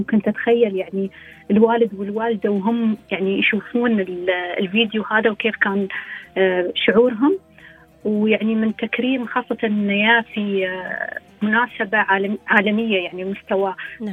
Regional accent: United Arab Emirates; وأنا أفتخر بكوني أنا إماراتية أنتمي لهذا البلد

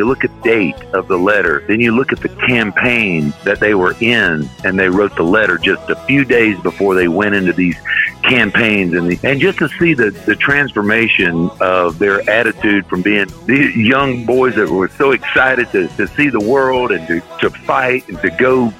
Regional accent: Florida, United States; when I moved back to Florida, my home state, there was a box of letters

